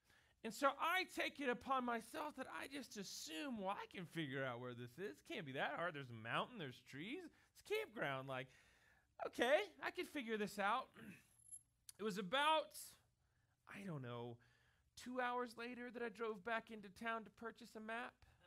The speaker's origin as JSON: {"language": "English", "town": "Lubbock", "region": "Texas", "country": "United States", "tie": "born or raised there", "said": "I grew up in the best town ever for driving without GPS. I grew up in Lubbock, Texas."}